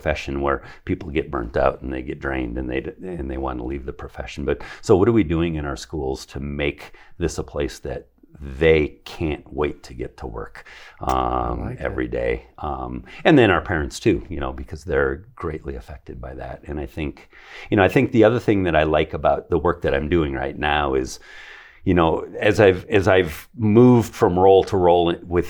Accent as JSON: {"language": "English", "region": "Minnesota", "country": "United States", "tie": "born or raised there", "moved": "as an adult", "said": "I grew up in Minnesota. My first teaching job when I graduated from college was in Yuma. Got a teaching job down in Yuma. So I moved to Yuma."}